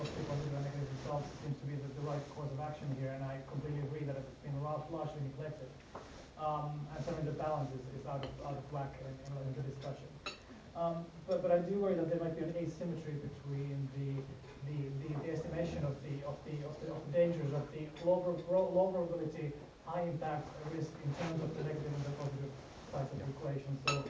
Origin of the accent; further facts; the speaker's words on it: Finland; I'm from Finland.